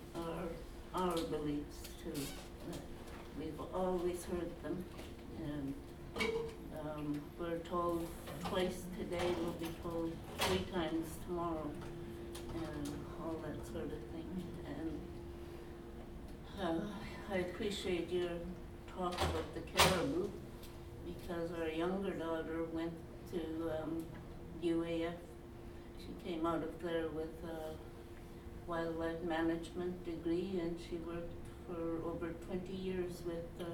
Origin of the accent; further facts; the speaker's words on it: Yukon, Canada; from the Southern Yukon Territory.